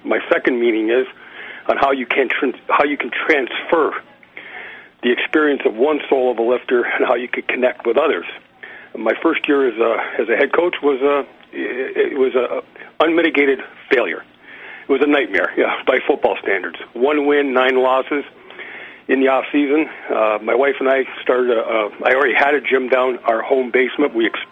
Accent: Canada; I'm from Canada.

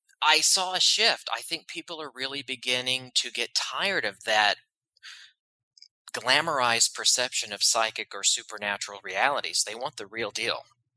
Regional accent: the South, United States; And you know, I'm from the South, so that kind of mentality of being grounded, and it's just everyday life here in the South.

